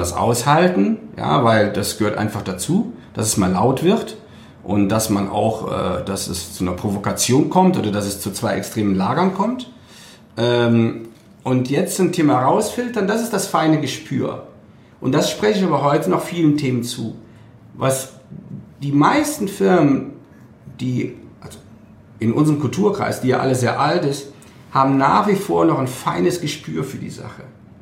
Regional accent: North Rhine-Westphalia, Germany; weil ich komme aus der Ecke von Köln.

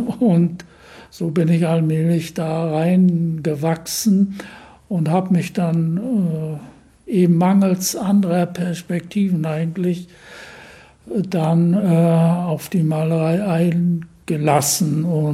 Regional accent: Usedom, Mecklenburg-Vorpommern, Germany; also born or lived in Berlin; bin geboren in Berlin 1934. Dann sind wir zu Beginn des Krieges aus Berlin quasi geflüchtet an die Ostsee, auf die Insel Usedom.

